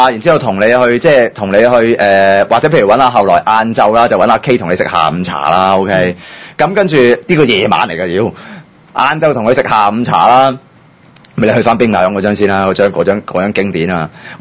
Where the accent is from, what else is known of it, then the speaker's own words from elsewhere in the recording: Hong Kong; 即係香港人有某程度上呢，我哋香港人有一種嘅性格呢